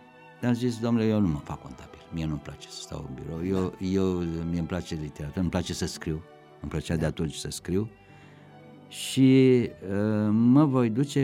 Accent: Râmnicu Sărat, Buzău County, Romania; Vreau să vă spun că sunt din Râmnicu Sărat.

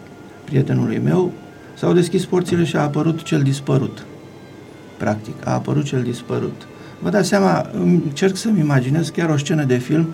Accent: Valea Bună, Romania; că am constatat că satul meu are un trecut curat. Am fost surprins să aflu cu plăcere lucruri frumoase despre oamenii care au trăit acolo și cu atât mai mult cu cât tinerii flăcăii, ca să-l parafrazez pe autor, din Valea Bună n-au pregetat

